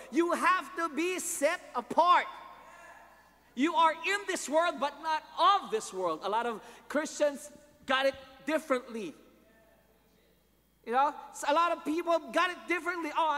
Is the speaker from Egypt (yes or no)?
no; Philippines; now in United States; The problem with Americans today, I'm Filipino, so I can say this.